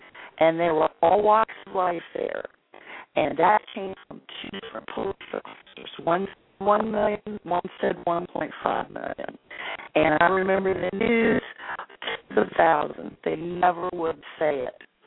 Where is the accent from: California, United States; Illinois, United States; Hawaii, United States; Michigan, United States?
Hawaii, United States; born there; I was born in Hawaii. And I have a Hawaiian birth certificate.